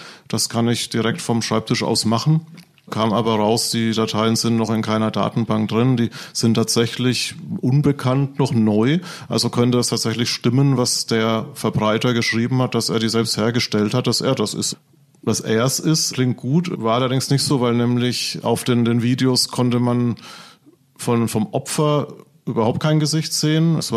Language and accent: German; Bavaria, Germany; wo ich herkomme aus Franken, das hört wahrscheinlich jeder